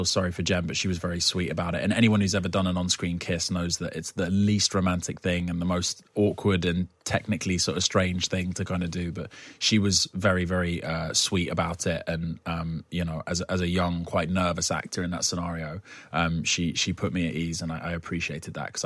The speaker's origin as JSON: {"language": "English", "country": "United Kingdom", "said": "if that's not a sign that I'm too British and I should just kind of pare back and know my place and stick to football"}